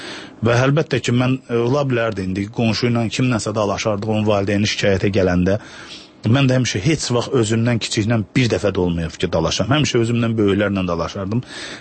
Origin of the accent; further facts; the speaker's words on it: Ganja, Azerbaijan; Sözsüz, mən fəxr eləyirəm birincisi Azərbaycanlıyam, ikincisi də fəxr eləyirəm ki, mən Gəncəliyəm. Çünki Gəncə Azərbaycanın ikinci böyük şəhəridir